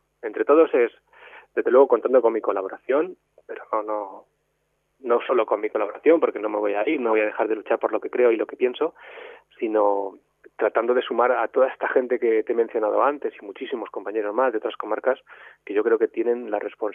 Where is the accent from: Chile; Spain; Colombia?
Spain; Valencian Community; defender mi comarca, defender mi pueblo, desde luego, y defender mi provincia de Alicante